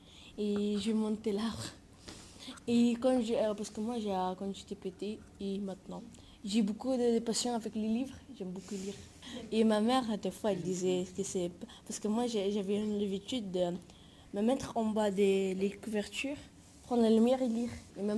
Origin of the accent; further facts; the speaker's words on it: Spain; quand j'étais petit, en Espagne, quand j'étais petit, on avait un arbre. Tais-toi. On avait un arbre. J'habitais dans des quartiers, comme un quartier, par mini-quartier. Et qu'il y avait beaucoup de bâtiments.